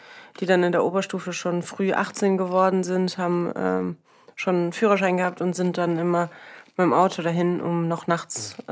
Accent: Brühl, North Rhine-Westphalia, Germany; born there; Und ich komme ja aus Brühl gebürtig und da gibt es eine Stadt

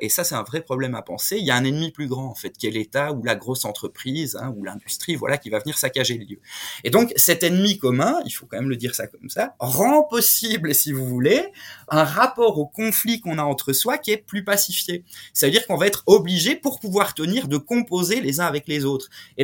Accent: Liège, Wallonia, Belgium; il y en a eu une à Liège, comme je suis liégeois

